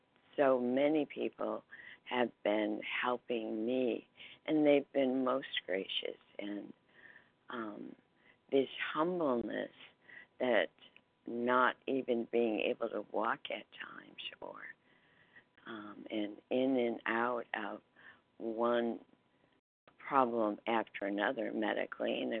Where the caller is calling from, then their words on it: Seattle, Washington, United States; I'm calling from Seattle, Washington.